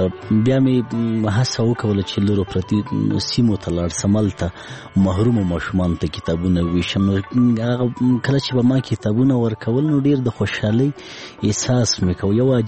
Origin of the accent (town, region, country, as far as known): Laghman, Afghanistan; born or raised there